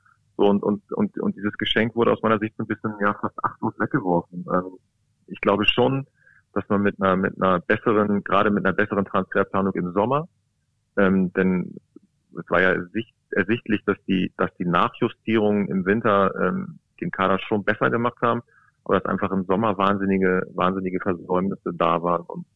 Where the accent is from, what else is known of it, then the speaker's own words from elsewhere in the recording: Braunschweig, Lower Saxony, Germany; ich komme ja bin ja quasi ein Kind der Region und kenne das im Prinzip aus den späten 80er Jahren nicht anders, dass es halt im Braunschweig dann immer auch sehr schnell geht